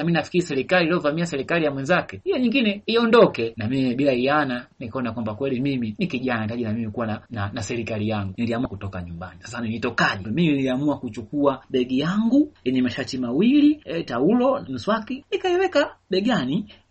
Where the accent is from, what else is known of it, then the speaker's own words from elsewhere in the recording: Ruvuma, Tanzania; born there; ni kijana ambaye nilizaliwa katika mkoa wa Ruvuma lakini wazazi wangu walikuwa wanafanya kazi Dar es Salaam. Katika familia yetu tulizaliwa watoto wanne, mimi nikiwa mtoto wa pili.